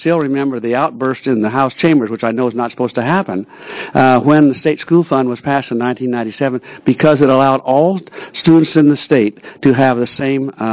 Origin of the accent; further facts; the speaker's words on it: Powell Butte, Oregon, United States; from Powell Butte, who's not smart enough to stay out of these halls and retire, I guess.